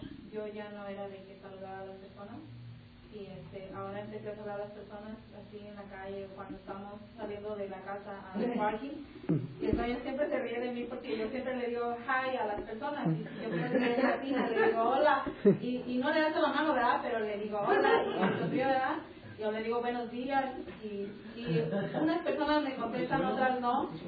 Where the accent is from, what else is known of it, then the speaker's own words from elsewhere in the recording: Mexico; ¿De dónde eres? Y yo me quedo, de México.